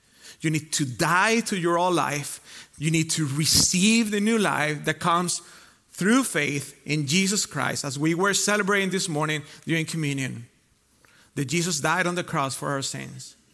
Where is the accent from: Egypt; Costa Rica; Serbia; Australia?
Costa Rica; also born or lived in Spain; now in United States; Born in Spain, lived 18 years in Costa Rica, and became a citizen in Costa Rica, came here 13 years ago almost, and became a citizen, an American citizen.